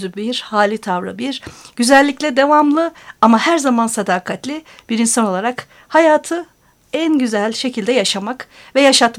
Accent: Bursa, Turkey; born there; Evet, Bursa doğumluyuz.

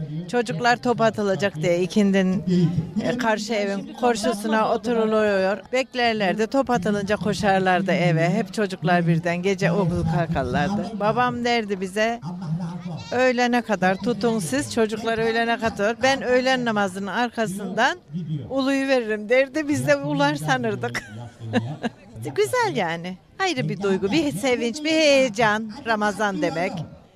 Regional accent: Anamur, Mersin, Turkey; Ben doğma büyüme Anamur'un içindenim. 65 yaşındayım.

